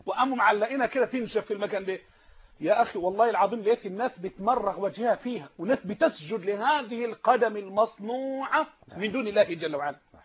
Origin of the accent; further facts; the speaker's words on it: Egypt; احنا اعظم مقاس عندنا في مصر 44